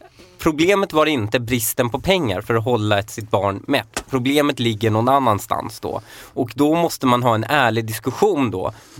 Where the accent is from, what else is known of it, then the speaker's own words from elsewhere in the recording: Husby, Stockholm County, Sweden; jag växte upp i Husby så levde mina föräldrar på socialbidrag.